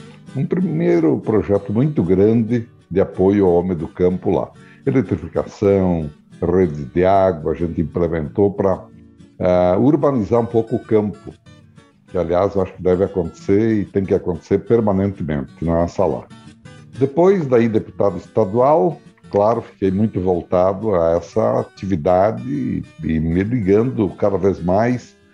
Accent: Marau, Rio Grande do Sul, Brazil; Veja você, eu sou de Marau, Rio Grande do Sul, mas do interior de Marau. Meus pais eram pequenos produtores

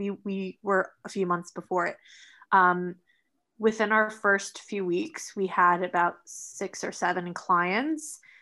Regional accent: United States; now in United Kingdom; And we don't have the same law, though I'm American, I'm living in the UK, we don't have the same laws of free speech here that we have in America.

